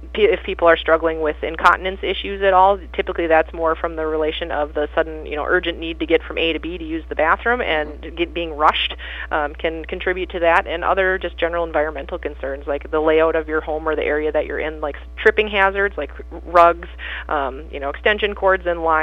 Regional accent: Montevideo, Minnesota, United States; I'm born and raised in Montevideo.

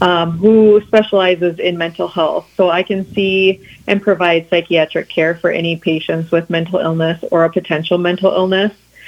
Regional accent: Canby, Minnesota, United States; I am originally from the Canby area. I live over there with my husband.

